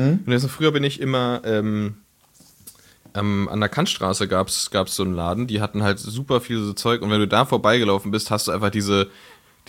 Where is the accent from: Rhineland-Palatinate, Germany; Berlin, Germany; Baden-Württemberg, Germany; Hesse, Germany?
Berlin, Germany; born or raised there